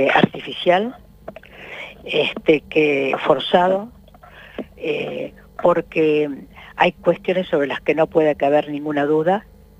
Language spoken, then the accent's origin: Spanish; Argentina; ¿cómo somos los argentinos?